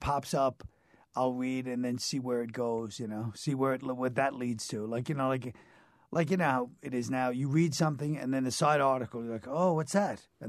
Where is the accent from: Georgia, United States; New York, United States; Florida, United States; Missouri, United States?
New York, United States; how I bought the album, how he inspired me, being Irish from New York.